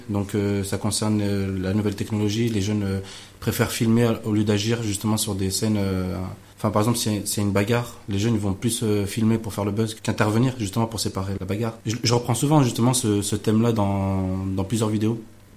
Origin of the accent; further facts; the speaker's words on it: Chalon-sur-Saône, Bourgogne-Franche-Comté, France; moi vu que j'ai grandi juste à Chalon